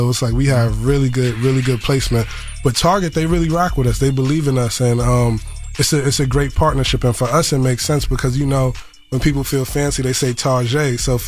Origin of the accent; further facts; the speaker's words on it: Bronx, New York, United States; growing up in the Bronx, you know, North Bronx, especially Cobb City, Gun Hill Road, a lot of Jamaicans, West Indians